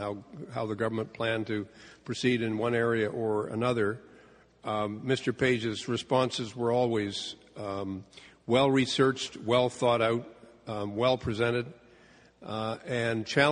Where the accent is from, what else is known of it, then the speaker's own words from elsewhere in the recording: Canada; as a parliamentarian and as a Canadian